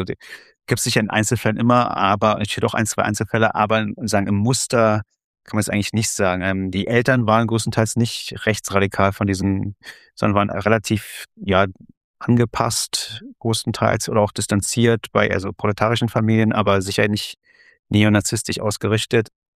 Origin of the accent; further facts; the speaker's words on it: East Germany, Germany; born there; Ich bin zwar in der DDR geboren, 1979, aber habe es jetzt nicht mehr so aktiv erlebt